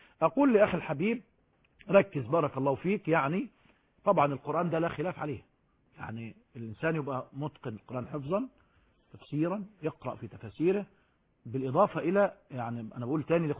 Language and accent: Arabic; Egypt; ده كلها كلام بالعامية، بالدارج عندنا في مصر